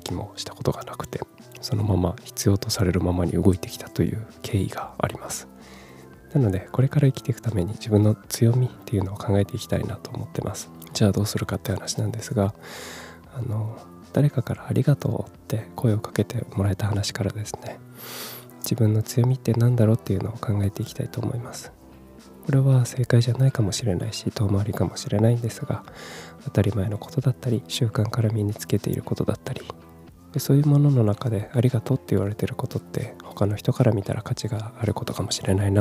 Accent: Kumamoto, Japan; also born or lived in Fukuoka / Tokyo; 18歳から福岡、30歳から東京で暮らし、退職を機に地元の熊本に帰ってきた36歳無職の僕

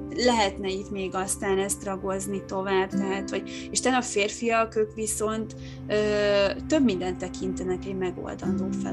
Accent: Somogy, Hungary; also born or lived in Tolna County; én nagyon kicsi faluban nőttem fel, Somogy megyében, úgy életem első 10 évét ott, aztán a többi Tolna megyében töltöttem

